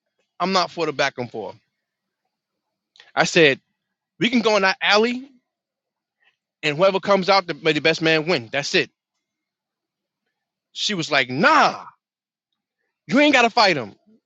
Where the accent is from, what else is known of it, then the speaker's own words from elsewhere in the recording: New Jersey, United States; And she was like, where you from? I said, I'm from New Jersey.